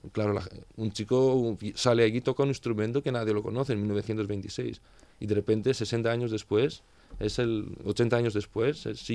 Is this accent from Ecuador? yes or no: no; Greece; Spanish is a second language; en el grupo yo soy el único griego